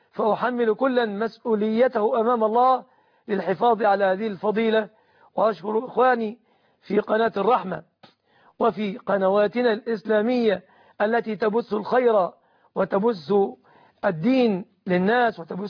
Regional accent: Egypt; بلادنا مصر

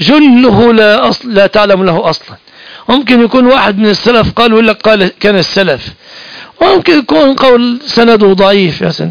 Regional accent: Egypt; في بلادنا مصر

